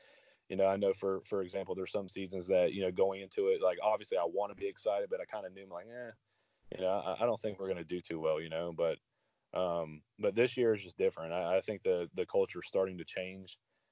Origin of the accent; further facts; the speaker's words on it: Palm Coast, Florida, United States; I was born in Jacksonville, but I grew up in Palm Coast, Florida. I'm not sure if you guys know where that's at, but it's about 30 minutes north of Daytona Beach.